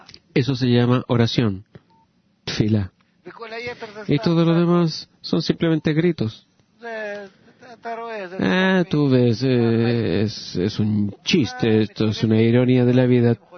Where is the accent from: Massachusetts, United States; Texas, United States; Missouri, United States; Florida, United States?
Missouri, United States; St. Louis; Spanish is a second language; now in New York, United States; yo soy de St. Louis y ahora estoy en Nueva York.